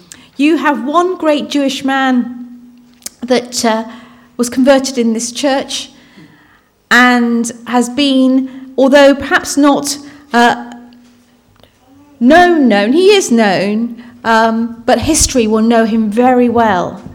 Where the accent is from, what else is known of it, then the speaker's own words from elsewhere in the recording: Portland, South West England, United Kingdom; But I was born and raised down in Portland in Dorset. My father came over in the 1960s. He was a waiter.